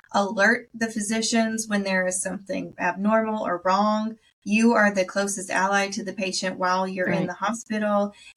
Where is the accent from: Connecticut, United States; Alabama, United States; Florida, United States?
Alabama, United States; also born or lived in Texas; My people moved all around, but I grew up in Texas until I was 10 and then moved from Texas to Alabama. I went to Madison Crossroads Elementary, MXR out in Tony, and then Sparkman High School. And so really Alabama is home